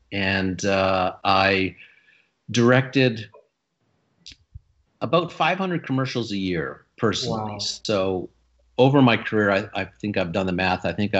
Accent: Sudbury, Ontario, Canada; so I was raised in Sudbury, Ontario.

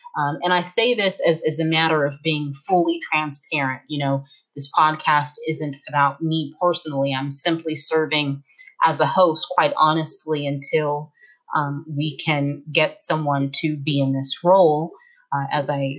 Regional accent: California, United States; especially because it's pretty right leaning, considering that I'm from California.

